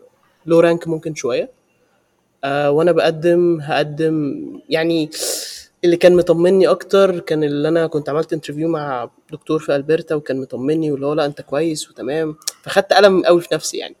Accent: Egypt; now in Russia; انا نزلت مصر مره واحده بعد اول سنه في روسيا. اول مره انا من مصر لروسيا كان عادي

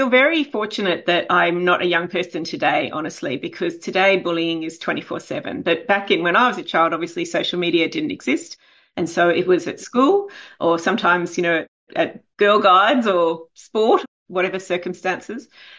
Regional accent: Brisbane, Queensland, Australia; So I grew up in Brisbane, and at that time in the 80s

